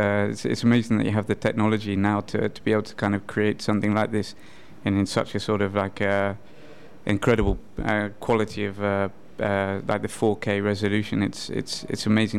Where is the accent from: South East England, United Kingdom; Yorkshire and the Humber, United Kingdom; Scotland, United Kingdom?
South East England, United Kingdom; now in Amsterdam, Netherlands; No, I'm originally from the UK, just outside of Oxford. And then I've been living in Amsterdam for quite a while now, actually.